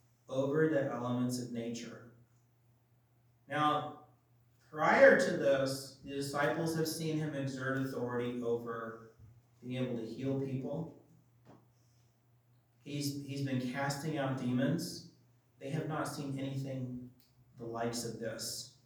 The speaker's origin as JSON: {"language": "English", "region": "Minnesota", "country": "United States", "tie": "born or raised there", "said": "I grew up in Minnesota. My grandfather had a house on the lake."}